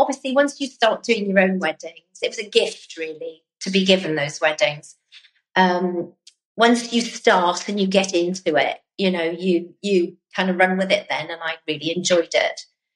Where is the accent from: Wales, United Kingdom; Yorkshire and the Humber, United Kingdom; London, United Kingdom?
Wales, United Kingdom; because I grew up on the Gower Peninsula, very small village on the Gower Peninsula